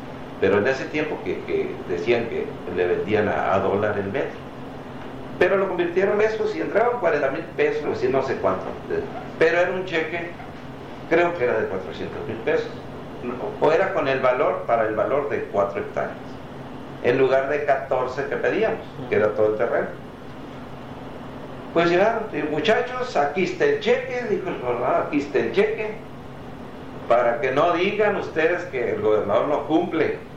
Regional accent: Santo Tomás, Baja California, Mexico; Yo soy originario de Santo Tomás, de un rancho. No terminé mi primaria por condiciones de la... Mira, no había más de cuarto año.

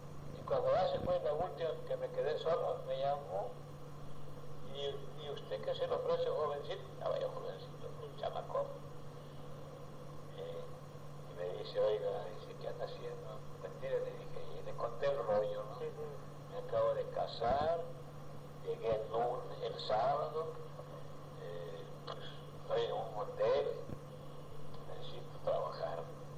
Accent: El Salvador; No, le digo, soy salvadoreño.

